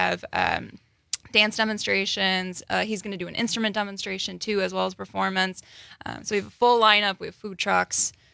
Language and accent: English; Oshkosh, Wisconsin, United States; I grew up in Oshkosh, but the northeastern Wisconsin region, that's my home, and I wanted to be able to do my work here in this space.